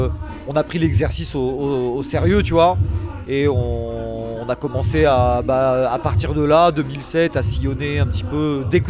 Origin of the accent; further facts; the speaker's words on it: Angoulême, Nouvelle-Aquitaine, France; Il disait Angoulême, vu que je venais d'Angoulême.